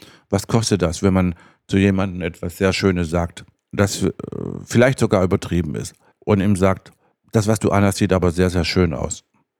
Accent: Baden-Württemberg, Germany; Ich komme aus Baden-Württemberg, und bei uns war das so früher, wenn man wohin geht, bringt man was mit.

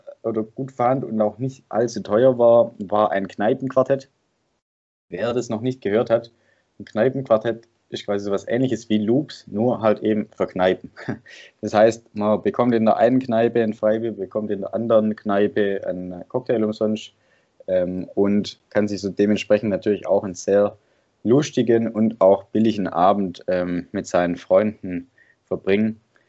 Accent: Stuttgart, Baden-Württemberg, Germany; ich komme ja aus Stuttgart

